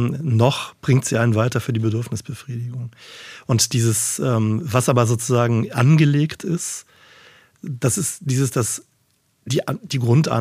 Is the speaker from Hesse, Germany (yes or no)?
no; Cologne, North Rhine-Westphalia, Germany; Ich komme aus Köln